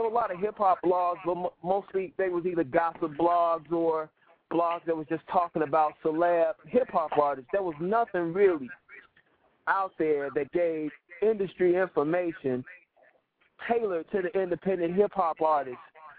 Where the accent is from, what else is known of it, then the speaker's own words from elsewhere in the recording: Chicago, Illinois, United States; You know, I'm from the Shy.